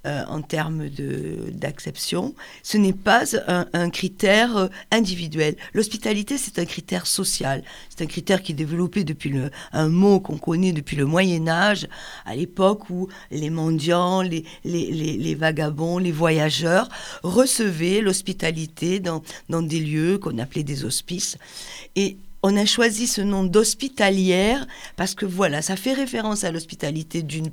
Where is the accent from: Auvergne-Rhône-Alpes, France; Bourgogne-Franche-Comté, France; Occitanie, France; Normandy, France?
Occitanie, France; Montpellier; chaque fois que je dis « je suis de Montpellier », on me dit « oh là là, tu as de la chance, quelle belle ville !»